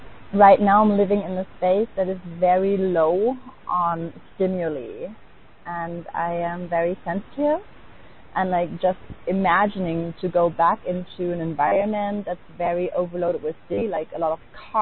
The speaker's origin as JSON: {"language": "English", "town": "Cologne", "region": "North Rhine-Westphalia", "country": "Germany", "tie": "born or raised there", "said": "walking around my hometown Cologne and like spreading out these flyers"}